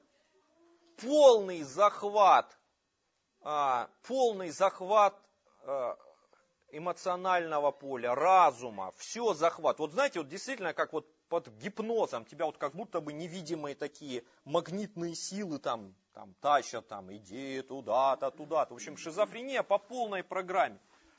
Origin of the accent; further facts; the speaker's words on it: Budyonnovsk, Stavropol Krai, Russia; Друзья, я вот тут несколько недель назад в родной город съездил, Буденновск.